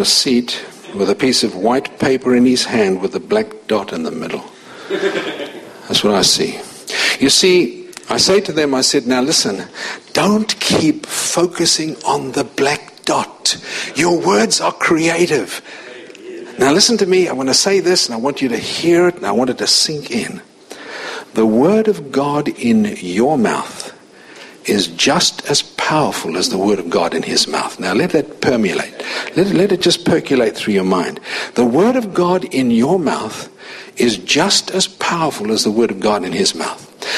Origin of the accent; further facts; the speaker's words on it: South Africa; born there; Many of you know that I was born in South Africa.